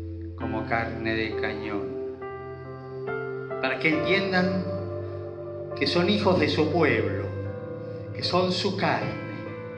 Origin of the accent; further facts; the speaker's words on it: Argentina; Como argentinos, no seamos hipócritas.